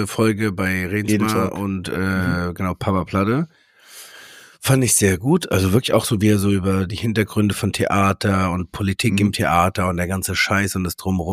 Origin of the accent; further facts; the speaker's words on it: Bischofsheim, Hesse, Germany; Den habe ich mal im Bischofsheim, in meinem Heimatdorf, irgendwie als Kind